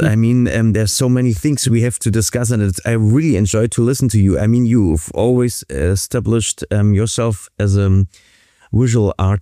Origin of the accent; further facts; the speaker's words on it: Berlin, Germany; I told you I'm born and raised in Berlin.